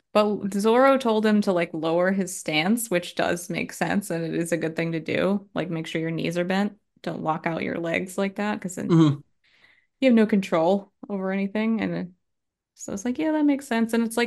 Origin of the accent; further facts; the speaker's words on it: New England, United States; Yeah, I have never done that despite growing up in New England, but I always wanted to snowboard, just never got around to it.